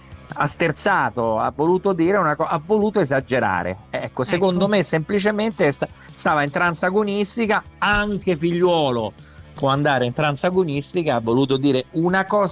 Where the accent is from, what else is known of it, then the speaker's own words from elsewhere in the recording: Rome, Lazio, Italy; essendo romano sette generazioni.